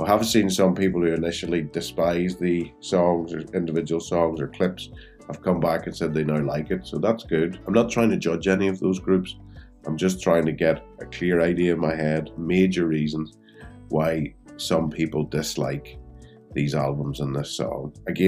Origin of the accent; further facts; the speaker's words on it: Ireland; And as an Irishman, I think that's very much part of our culture.